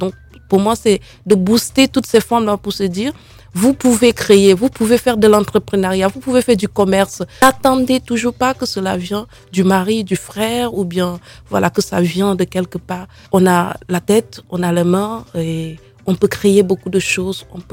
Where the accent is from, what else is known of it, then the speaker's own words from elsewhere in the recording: Moundou, Logone Occidental, Chad; also born or lived in Doba / N'Djamena; je suis née à Doba, dans le sud du Tchad. J'ai grandi à Moundou et puis à N'Djamena.